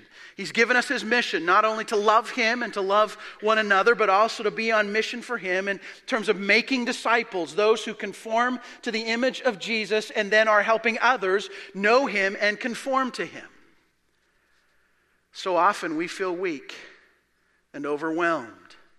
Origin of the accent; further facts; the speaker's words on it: Alberta, Canada; I'm from Alberta, so